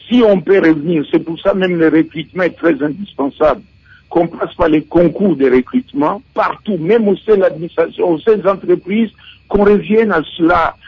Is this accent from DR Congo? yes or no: yes; DR Congo; Moi, je suis partisan de la proposition parce que nous sommes tous des Congolais.